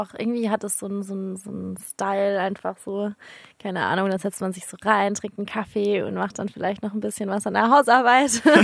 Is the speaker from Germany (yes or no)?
yes; Freiburg, Baden-Württemberg, Germany; Wenn wir gerade schon bei Städten sind, ich komme aus Freiburg.